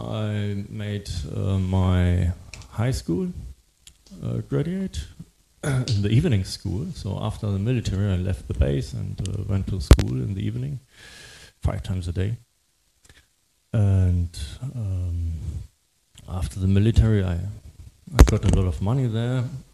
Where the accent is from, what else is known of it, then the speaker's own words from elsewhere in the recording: Germany; I was born in the German Democratic Republic and grew up there until kind of Germany was reunited